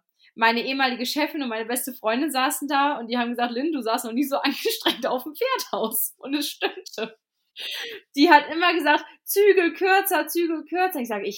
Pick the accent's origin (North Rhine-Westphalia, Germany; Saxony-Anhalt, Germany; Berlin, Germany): North Rhine-Westphalia, Germany; Cologne; ich komme ja ursprünglich aus Köln